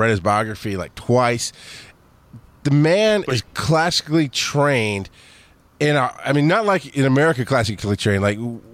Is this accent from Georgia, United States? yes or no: yes; Georgia, United States; I don't read. I'm from Georgia.